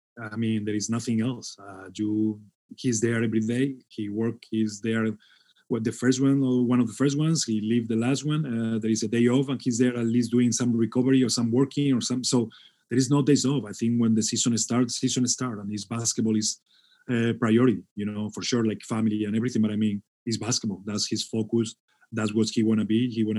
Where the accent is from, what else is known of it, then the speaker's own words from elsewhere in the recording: Spain; I couldn't imagine I was going to be working here when I came from Spain.